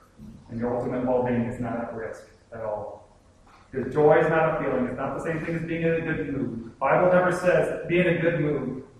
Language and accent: English; Michigan, United States; I said, oh, yeah, we're not from here. We're from Michigan.